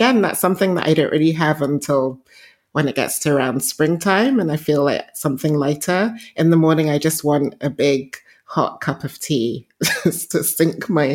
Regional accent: Nigeria; born there; So I was born in Nigeria. And I grew up in a very, what I'll say, very creative, very colorful household. My parents, both of them come from really big families.

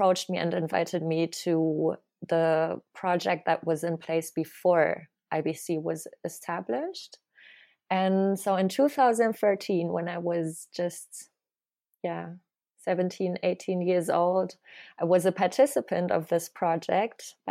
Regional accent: Plauen, Saxony, Germany; Yes. So I am from Plauen. This is the town where I was born in and grew up in. And it's a smaller town in East Germany in Saxony.

